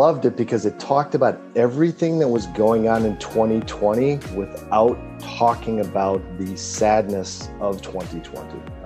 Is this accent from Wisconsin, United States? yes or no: yes; Wisconsin, United States; And growing up in the Midwest in Wisconsin, we did the trek during spring break because Wisconsin spring break, it still could be a complete blizzard down to Florida.